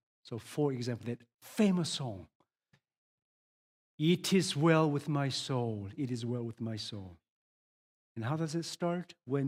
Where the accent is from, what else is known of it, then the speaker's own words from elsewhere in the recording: Canada; Or any fan of the royal family, because we're Canadian, we love